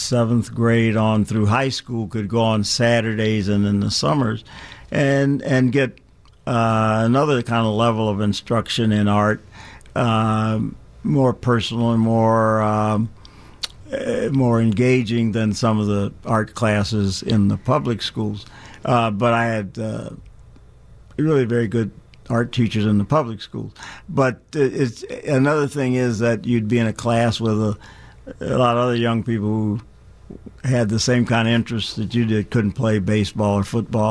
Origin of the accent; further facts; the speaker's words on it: Chicago, Illinois, United States; I grew up in Chicago, Woodlawn, Englewood.